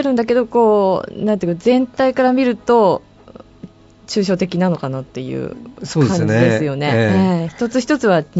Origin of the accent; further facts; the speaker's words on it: Hokkaido, Japan; 私が北海道出身だっていうとお前はあんなとこに住んでいたのかとか